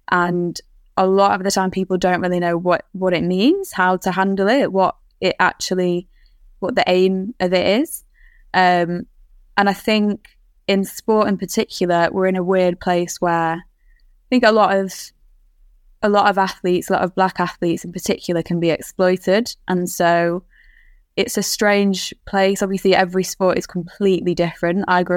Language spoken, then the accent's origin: English; Sheffield, Yorkshire and the Humber, United Kingdom; from a guy who lived in Sheffield, my hometown, who set it up.